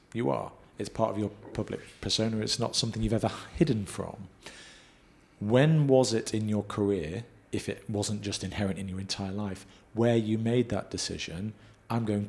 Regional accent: Manchester, North West England, United Kingdom; So growing up in a similar regard, even though I grew up in Manchester, an avid hater of football, I grew up with this pride around being a Jew, culturally and to some extent religiously, until that went away. I wouldn't say I'm an atheist, I'm more agnostic

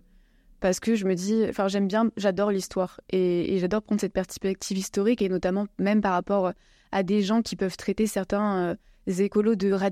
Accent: Montpellier, Occitanie, France; j'ai 27 ans, je viens de Montpellier.

